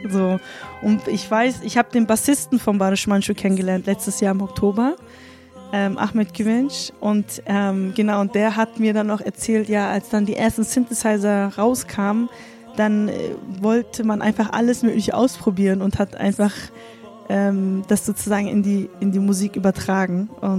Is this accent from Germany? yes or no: no; Sivas, Turkey; Das ist eigentlich so ein paar hundert Kilometer entfernt von dem Ort, wo ich herkomme, wo meine Familie herkommt, aus Sivas.